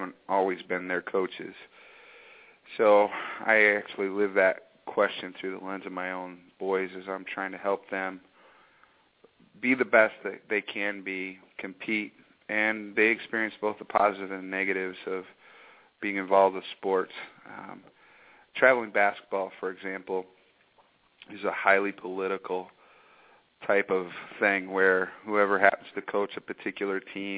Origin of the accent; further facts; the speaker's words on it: Michigan, United States; I grew up in Michigan and played football in Michigan